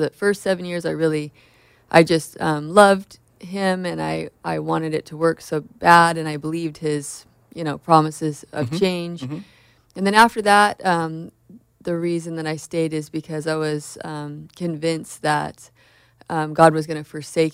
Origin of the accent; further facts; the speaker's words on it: California, United States; basically, I am just a local gal who... Yeah, born and raised in Orange County.